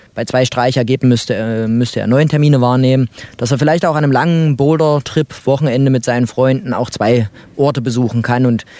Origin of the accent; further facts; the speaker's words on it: Mühlhausen, Germany; Und ich komme selber vom Hintergrund her so aus dem Tischtennis, bin aus Mühlhausen